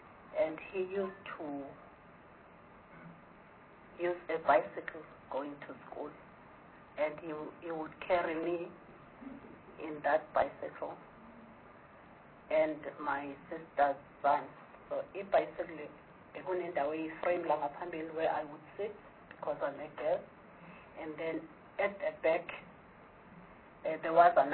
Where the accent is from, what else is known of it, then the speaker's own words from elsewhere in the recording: Harding, KwaZulu-Natal, South Africa; I come from KwaZulu-Natal, a very mountainous province. And I'm from Harding, a very rural area.